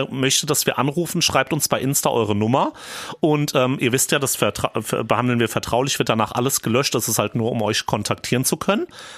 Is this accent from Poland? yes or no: no; Schotten, Hesse, Germany; wir waren am Wochenende zum Beispiel in meiner Heimat in Schotten.